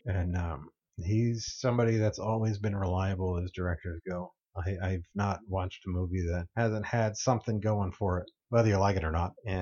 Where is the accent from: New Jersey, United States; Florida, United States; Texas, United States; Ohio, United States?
Ohio, United States; one, I'm from Ohio, and we have the Ohio State University